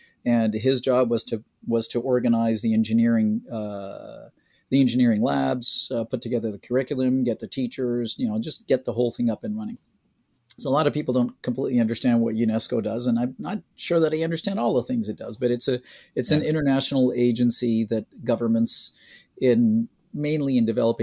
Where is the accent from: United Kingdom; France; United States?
France; first language en; So my mother tongue, I guess, was English, because that's, you know, what was spoken part-time around the house, but really French was what I mainly grew up with, and still generally speak French. It's a little rusty. In France, I got really interested in electronics.